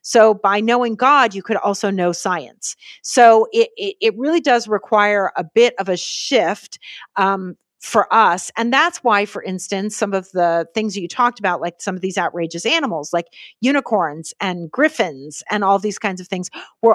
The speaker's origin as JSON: {"language": "English", "country": "United States", "tie": "born or raised there", "said": "at least I was brought up in the United States where the separation of church and state is such a important part of our culture."}